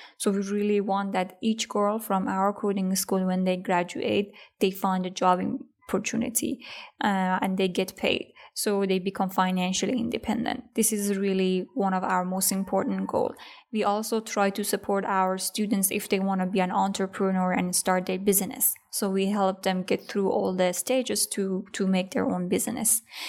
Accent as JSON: {"language": "English", "region": "Herat", "country": "Afghanistan", "also_born_or_lived": "Iran", "second_language": "English", "said": "So I remember the day that I was moving from Iran to Afghanistan. So we were driving by car from a city near to Herat."}